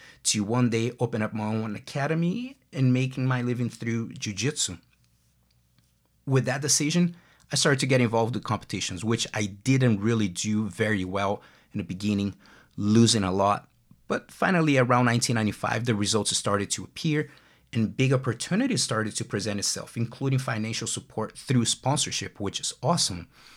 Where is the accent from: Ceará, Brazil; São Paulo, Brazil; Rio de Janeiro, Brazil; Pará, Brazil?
Rio de Janeiro, Brazil; Personally, I was born and raised in Rio de Janeiro, Brazil, and when I was 14 years old, in 1989, I made a decision to accept a big challenge in my life